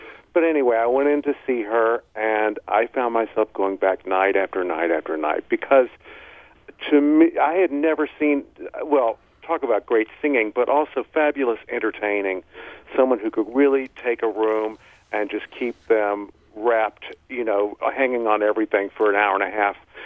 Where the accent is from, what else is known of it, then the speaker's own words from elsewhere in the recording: Houston, Texas, United States; I'm from Houston, Texas